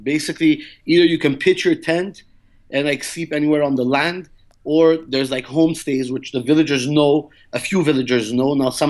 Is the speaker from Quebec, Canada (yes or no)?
yes; Montreal, Quebec, Canada; I'm from Montreal, Canada, originally.